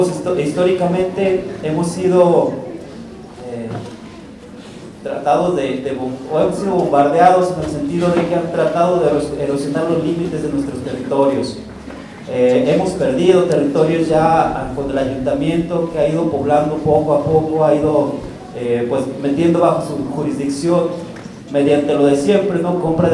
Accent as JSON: {"language": "Spanish", "town": "Lagos de Moreno", "region": "Jalisco", "country": "Mexico", "said": "vengo de la comunidad de San Juan de la Laguna, Lagos Moreno, en Jalisco."}